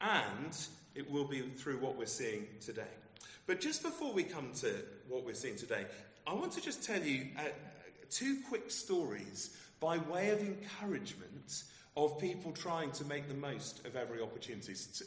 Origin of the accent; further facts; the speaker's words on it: United Kingdom; of course, as a Brit, I'm not allowed to do that, especially in London.